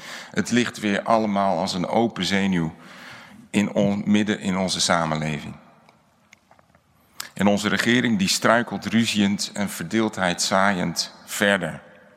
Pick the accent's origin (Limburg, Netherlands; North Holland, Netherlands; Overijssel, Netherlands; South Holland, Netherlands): North Holland, Netherlands; Amsterdam; Ja, ik kom uit Amsterdam